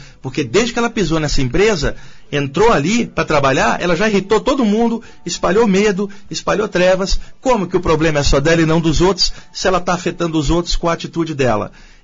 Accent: Rio de Janeiro, Brazil; accent: carioca; now in São Paulo, Brazil; principalmente com esse sotaque de carioca, eu estou aqui há 20 anos em São Paulo, mas ainda tem o sotaque carioca

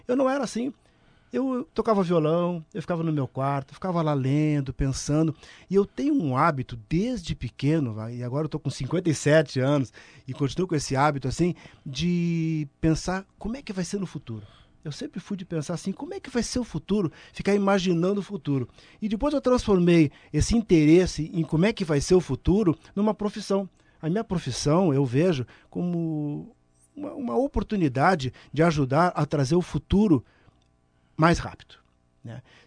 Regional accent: Passo Fundo, Rio Grande do Sul, Brazil; born there; eu nasci lá em Passo Fundo, lá no interior do Rio Grande do Sul

